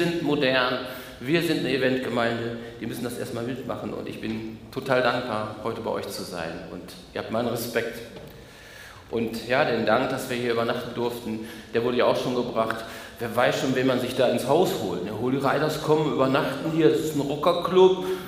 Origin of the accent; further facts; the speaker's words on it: North Rhine-Westphalia, Germany; ich komme aus Ostwestfalen, habe die herrlichen drei Buchstaben auf meinem Motorrad und auf meinen Autos, LIP, Living in Paradise.